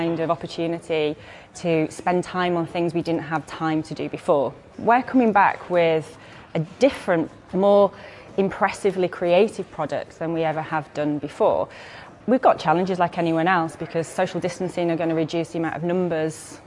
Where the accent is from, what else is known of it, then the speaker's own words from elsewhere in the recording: Yorkshire and the Humber, United Kingdom; I'm a Yorkshire lass through and through. I come from a long line of thoroughbred Yorkshiremen and women.